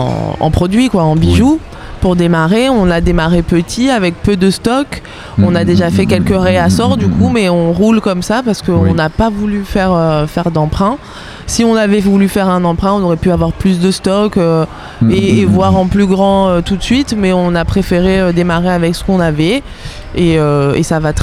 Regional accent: Nice, Provence-Alpes-Côte d'Azur, France; moved away; Donc nous, on est de Nice à la base. On a quitté la région. On est arrivé ici en février.

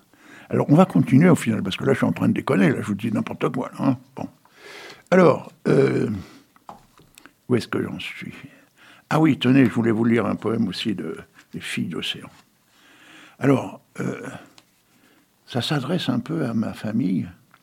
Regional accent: Petit-Fort-Philippe, Hauts-de-France, France; je suis issu de Petit Fort Philippe, parce que ma grand-mère avait une maison qui a été démolie pendant la guerre.

